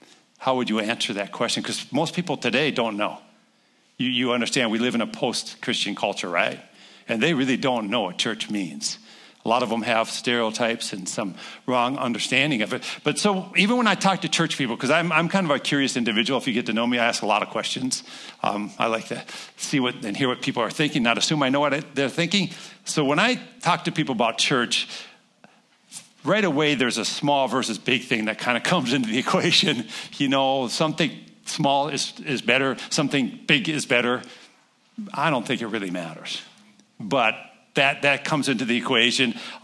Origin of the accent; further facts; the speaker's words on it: Brooklyn Park, Minnesota, United States; also born or lived in Knoxville, Iowa; And so I grew up in Brooklyn Park, so I know that area of Minnesota real well. My family's all from Bemidji-Bagley area in northern Minnesota